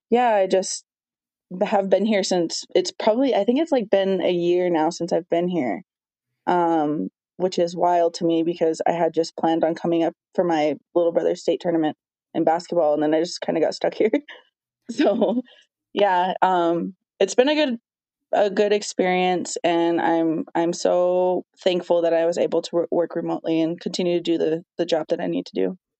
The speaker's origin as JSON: {"language": "English", "town": "Busby", "region": "Montana", "country": "United States", "tie": "born or raised there", "said": "I am from the Northern Cheyenne Reservation in Lame Deer, Montana. I grew up in Busby, Montana."}